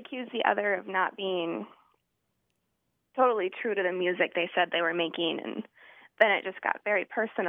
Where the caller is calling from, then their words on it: Denver, Colorado, United States; I'm calling from Denver, Colorado.